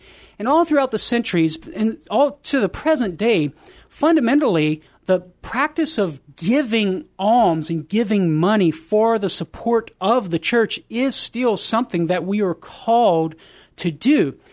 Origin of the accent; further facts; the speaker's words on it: Crowley, Louisiana, United States; It's actually a little bit further west than my hometown, Crowley, on the way to Lake Charles there.